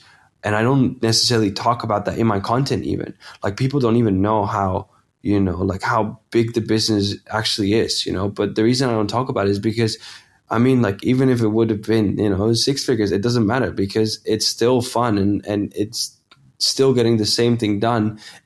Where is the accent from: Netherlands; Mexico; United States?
Netherlands; English is a second language; I come from a small town in the Netherlands. English is not even my first language. I've learned it through gaming.